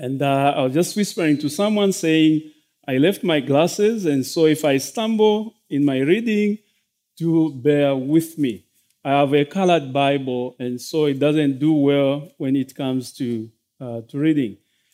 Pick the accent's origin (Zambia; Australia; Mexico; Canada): Zambia; now in United States; I'm from Zambia. Zambia is in the southern part of Africa, southern central Africa. My family is still in Zambia.